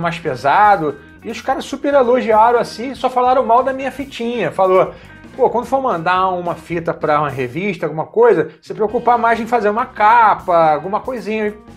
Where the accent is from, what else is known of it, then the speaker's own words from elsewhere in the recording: Cabo Frio, Rio de Janeiro, Brazil; Eu sou de Cabo Frio, que é uma cidade litorânea aqui no Rio de Janeiro, né? Aquela região dos lagos, Cabo Frio, Búzios, Arraial do Cabo, muito bonita.